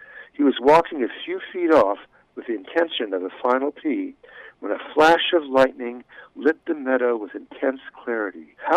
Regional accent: Hollywood, California, United States; I grew up in Hollywood in the 19, I was born in 1945

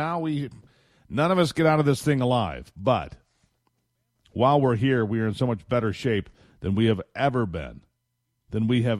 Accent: United States; I'm an optimist because I'm an American, I'm a capitalist

